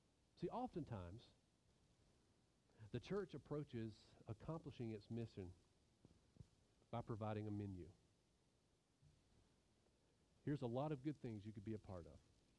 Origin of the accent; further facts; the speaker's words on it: Georgia, United States; I'm thinking of growing up in North Georgia, going to Dahlonega and panning for gold, right?